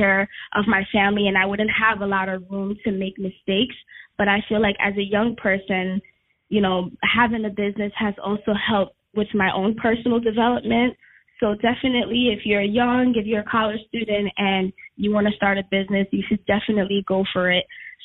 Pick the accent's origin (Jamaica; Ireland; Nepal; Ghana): Ghana; now in United States; Ghana is my home country, and I feel like, you know, I'm fortunate to be a United States citizen, but, you know, I never forget home